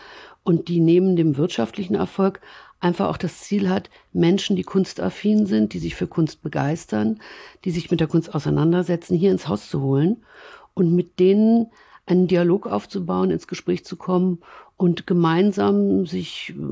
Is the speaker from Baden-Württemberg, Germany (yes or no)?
no; Berlin, Germany; Mein Vater, der aus Dresden stammte, hütete es. Und mir als Berliner Großstadtkind schien das idyllisch und eher fremd.